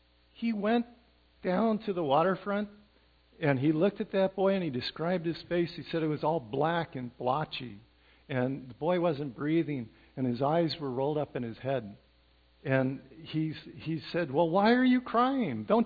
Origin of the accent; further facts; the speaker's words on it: England, United Kingdom; you know, I came from England.